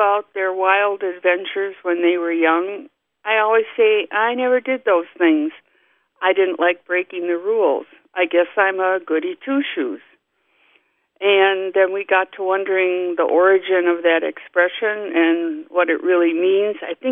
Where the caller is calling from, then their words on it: Greenfield, Wisconsin, United States; Greenfield. It's a suburb of Milwaukee, Wisconsin.